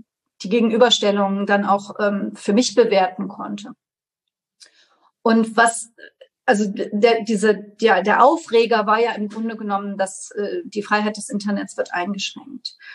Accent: Trier, Rhineland-Palatinate, Germany; hier in meiner Heimatstadt Trier

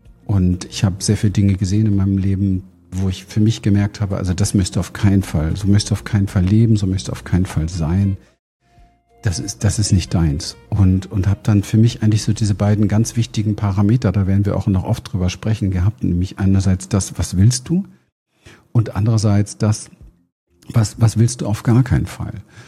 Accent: Berlin, Germany; ich komme aus Berlin, bin aufgewachsen in Berlin-Wedding. Das ist das Ghettoviertel von Berlin. Damals schon, heute immer noch.

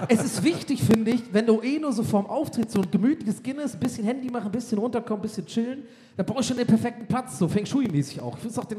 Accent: Ireland; German is a second language; das ist wirklich als Ire ein bisschen immer weird, in Irish Pubs zu gehen

